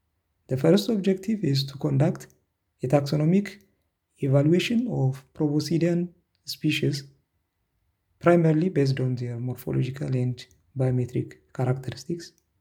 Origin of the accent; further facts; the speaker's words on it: Ethiopia; English is a second language; now in France; I am from Ethiopia, but currently living here in France, studying my PhD in the field of vertebrate paleontology